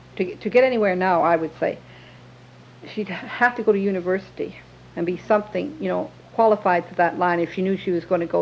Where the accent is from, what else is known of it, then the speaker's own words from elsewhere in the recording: Canada; You see, we're Canadian, and we have different feelings, really.